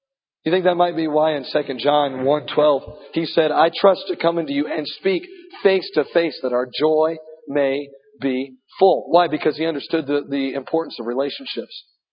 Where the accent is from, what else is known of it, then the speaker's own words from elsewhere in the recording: Evansville, Indiana, United States; And I said, "I'm from Evansville, Indiana."